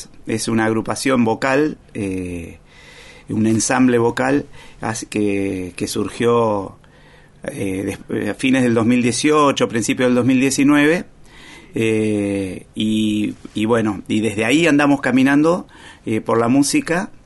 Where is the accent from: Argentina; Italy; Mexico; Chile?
Argentina; Choele Choel, Río Negro; Yo soy rionegrino, de una localidad que se llama Choelechuel, que está en el centro de Río Negro, en el valle medio del Río Negro